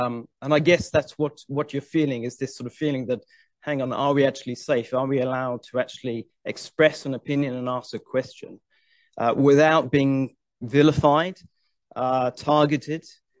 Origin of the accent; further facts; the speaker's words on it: Mount Clarence, Western Australia, Australia; I'm from Mount Clarence.